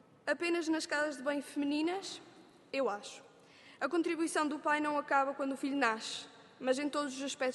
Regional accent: Azores, Portugal; Mas de onde eu venho, que é os Açores, é extremamente raro encontrar um estabelecimento onde isto se confirme.

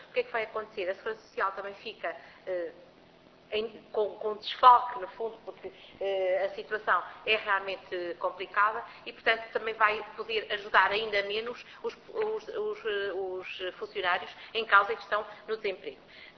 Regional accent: Viseu, Portugal; porque eu sou de Viseu e portanto conheço bem a região

